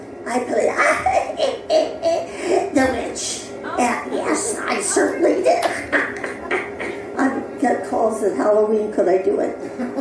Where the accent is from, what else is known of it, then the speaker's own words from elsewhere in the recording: Ireland; I love being Irish. I love visiting there. It is just a great place.